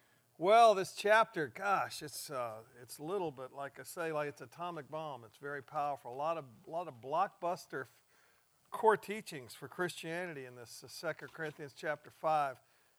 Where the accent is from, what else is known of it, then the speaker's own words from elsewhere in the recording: the South, United States; growing up in the South, I never owned a sleeping bag.